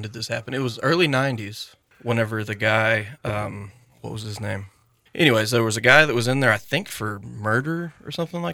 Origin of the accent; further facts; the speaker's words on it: Granite, Oklahoma, United States; also born or lived in Elk City; And we moved to Granite when I was about 11. And then I've lived there mostly since then.